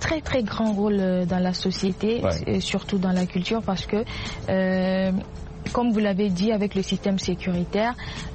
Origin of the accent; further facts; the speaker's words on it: Sinkassé, Togo; also born or lived in Burkina Faso / Ghana; bon, moi j'ai grandi à Saint-Cancé. Saint-Cancé, c'est une frontière entre le Togo, le Burkina et le Ghana.